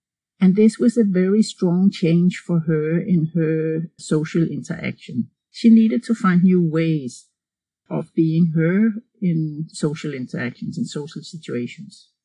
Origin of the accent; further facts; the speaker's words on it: Denmark; first language Danish; English is a second language; In German, the word used is Wechseljahre, and in Danish, my mother tongue, my native tongue, which I'm sure you can hear, the word for menopause is Overgangsalder.